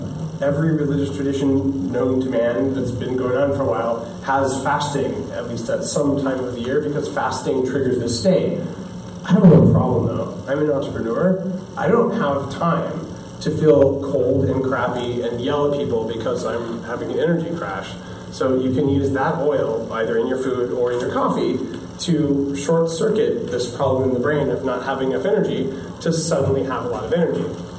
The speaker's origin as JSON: {"language": "English", "country": "United States", "said": "That was my thinking, because I'm American."}